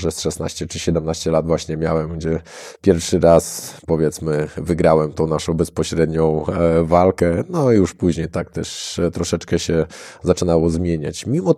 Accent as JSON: {"language": "Polish", "town": "Lubaczów", "region": "Subcarpathian Voivodeship", "country": "Poland", "tie": "born or raised there", "said": "trenując za dzieciaka karate tradycyjne w Lubaczowie, w małym miasteczku, gdzie nie było w sumie innych sportów walki"}